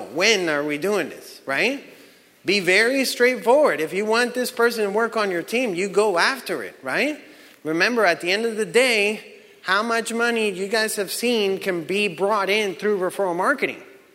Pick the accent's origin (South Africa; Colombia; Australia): Colombia; English is a second language; now in Texas, United States; Remember, when I came from Colombia, I've only lived in Texas, so sorry.